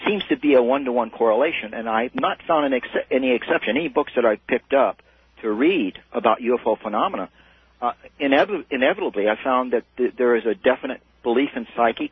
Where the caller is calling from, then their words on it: Pomona, California, United States; I'm from Pomona.